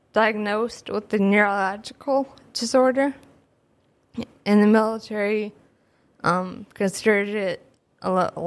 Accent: Castlewood, South Dakota, United States; also born or lived in Canby, Minnesota; I was born in South Dakota, born and raised there. Mm-hmm. I grew up in Castlewood, South Dakota.

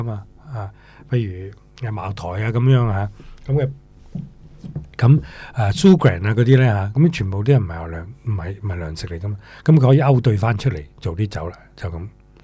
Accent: China; 即是我们中国人喝你觉得很舒服咯

